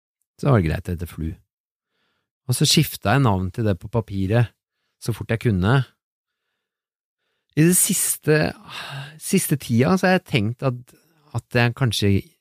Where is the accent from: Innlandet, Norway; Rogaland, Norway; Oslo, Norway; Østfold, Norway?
Oslo, Norway; also born or lived in Biri; Vi flyttet til Oslo fra Biri.